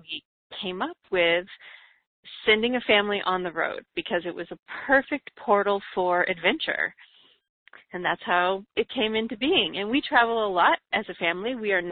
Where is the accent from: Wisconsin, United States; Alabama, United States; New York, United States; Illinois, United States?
Illinois, United States; I lived on the Mississippi River growing up, and so I lived on the Illinoi